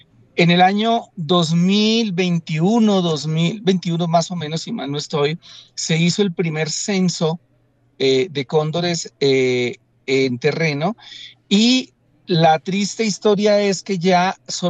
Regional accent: Colombia; el cóndor es muy icónico para nosotros como nacionales colombianos.

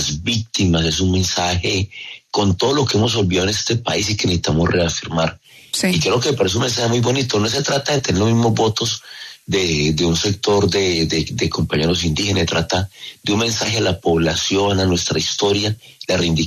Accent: Colombia; lo que somos los colombianos

